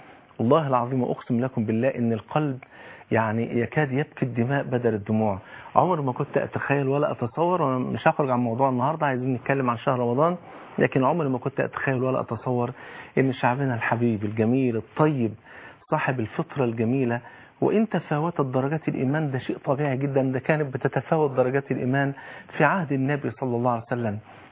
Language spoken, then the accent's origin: Arabic; Egypt; احنا كمصريين وكناس مسلمين